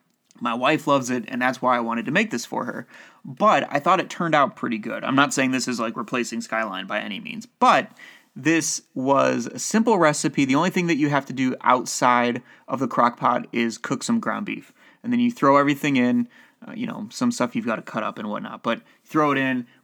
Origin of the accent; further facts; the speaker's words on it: Toledo, Ohio, United States; I'm from Toledo, which is only 3 hours away from Cincinnati